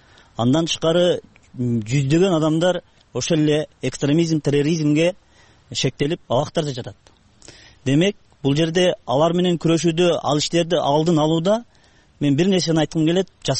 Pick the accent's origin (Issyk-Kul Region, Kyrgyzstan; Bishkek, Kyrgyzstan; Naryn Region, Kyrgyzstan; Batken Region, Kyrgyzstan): Batken Region, Kyrgyzstan; Бирок ошол мен өзүм Баткенден болом.